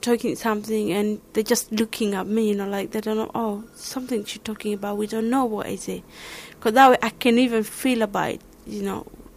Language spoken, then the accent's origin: English; Somalia; English is a second language; moved away as an adult; now in England, United Kingdom; I'm from Somalia. I came to England 5 years ago, and I'm a bus driver.